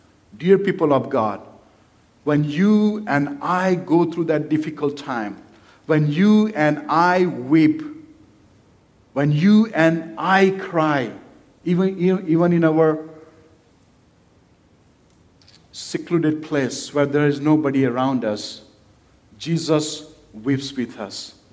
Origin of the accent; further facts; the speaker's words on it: India; I'm from India, my wife is from Russia